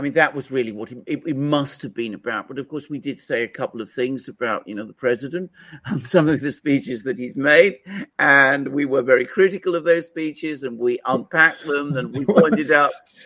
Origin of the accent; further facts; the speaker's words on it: Greece; now in United Kingdom; I live in Britain, I come from Greece, I've traveled to New York, I knew New York quite well